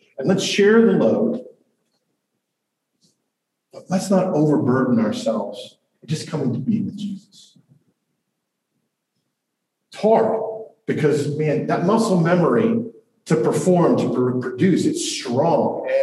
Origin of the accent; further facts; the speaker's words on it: New York, United States; I grew up in the New York metro area. That's where I learned how to drive.